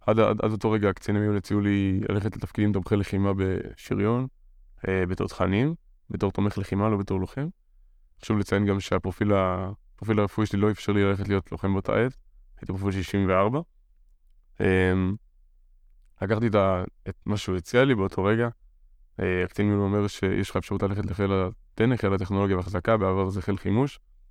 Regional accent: Modiin, Central District, Israel; born there; התחלתי גם בעיר שבו נולדתי, שיחקתי כדורגל בעירוני מודיעין, אני גר במודיעין.

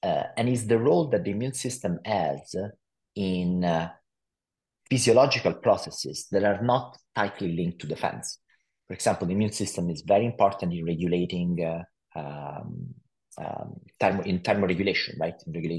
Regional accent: Italy; English is a second language; now in United States; I grew up in Italy as a Italian guy and went to school there. And it's only when I moved to California

